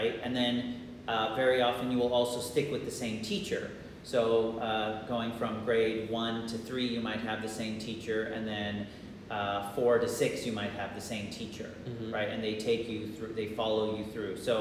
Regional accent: California, United States; moved away as an adult; also born or lived in Utah / Poland; I was born actually in Utah back in 1982. I grew up in California though, and after I finished college there, I moved out to Poland for what ended up to be 15 years

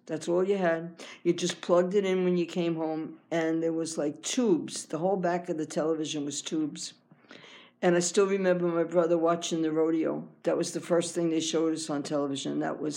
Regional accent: Astoria, New York, United States; I was born in Astoria, Queens, in New York, in 1941. I grew up in Astoria. I went to school in public school 6 in Astoria.

